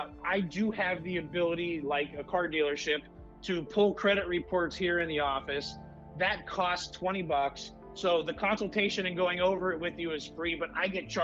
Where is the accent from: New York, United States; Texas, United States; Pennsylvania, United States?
Pennsylvania, United States; Hazleton; So I grew up in Hazleton, Luzerne County, Pennsylvania, a little bit further north here on the edge of the Poconos. And my family were all small business owners.